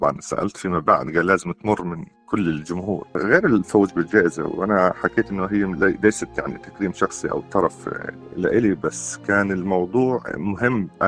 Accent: Gaza, Gaza Strip, Palestine; طبعا أنا ولدت وترعرعت في غزة ونشأت وتلقيت تعليم في مدارس غزة

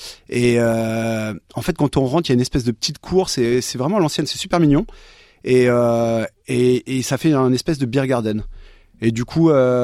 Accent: Paris, Île-de-France, France; Moi, là où j'ai grandi à Paris

